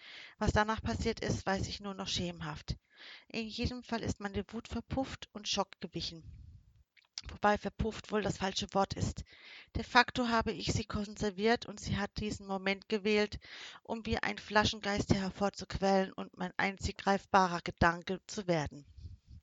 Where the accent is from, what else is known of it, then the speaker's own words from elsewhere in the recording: Hamburg, Germany; now in Los Angeles, United States; Ursprünglich komme ich aus Hamburg, was erklärt, warum meine Eltern heute nicht bei mir sind.